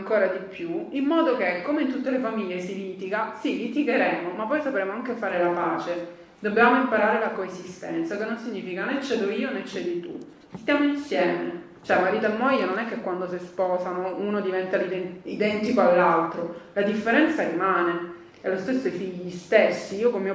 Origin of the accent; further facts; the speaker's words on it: Calabria, Italy; Io, si sarà sentito dal mio accento, sono calabrese.